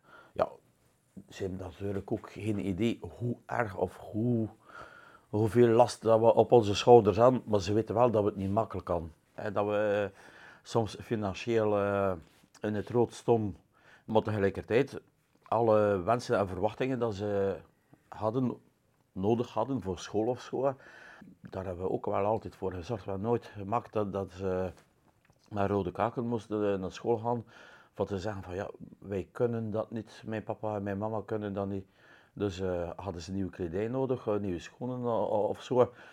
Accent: Slijpe, West Flanders, Belgium; Ik ben afkomstig uit Slijpen.

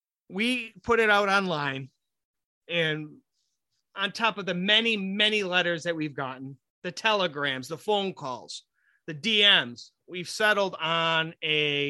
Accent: Akron, Ohio, United States; It's actually by where I grew up in Akron.

